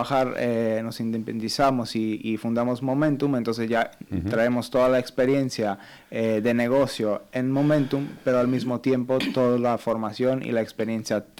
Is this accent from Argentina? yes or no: no; Basilicata, Italy; De Italia, bueno, del sur de Italia.